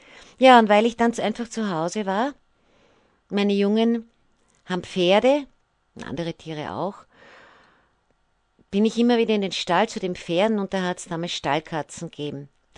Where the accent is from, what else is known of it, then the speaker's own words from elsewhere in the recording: Austria; wie das bei uns in Österreich heißt